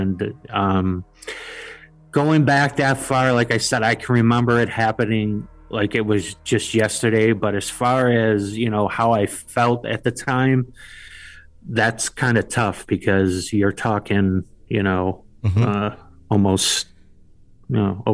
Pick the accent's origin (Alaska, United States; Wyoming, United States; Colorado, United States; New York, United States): New York, United States; Buffalo; born or raised there